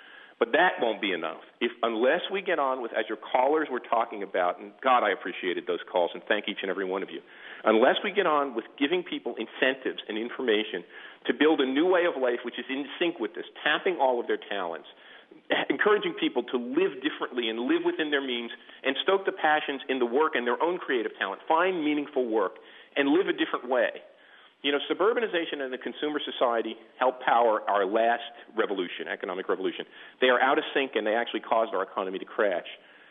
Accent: Newark, New Jersey, United States; Here, I'm a kid from Newark and a kid of a working-class father who worked in a factory all of his life.

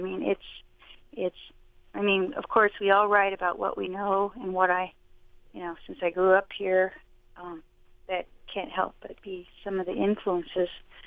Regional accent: Iowa, United States; born there; I mean, I was born in Iowa, actually

